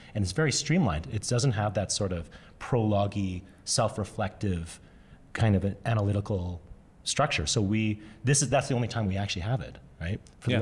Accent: Fort McMurray, Alberta, Canada; it was because I grew up in Fort McMurray.

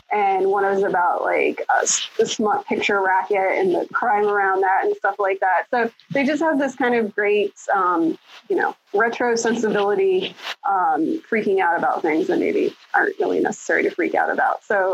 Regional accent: Ohio, United States; but I'm from Northeastern Ohio, and there was still a very legendary, like the horror host Goulardi, was back in the 60s.

